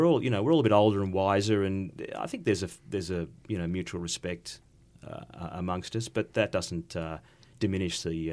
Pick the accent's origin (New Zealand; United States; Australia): Australia; As a Australian who went over there, I thought, well, it was all the United Kingdom